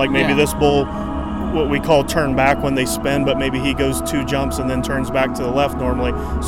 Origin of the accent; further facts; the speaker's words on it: Ohio, United States; in my case, I'm from Ohio, so I had a 16-hour trip here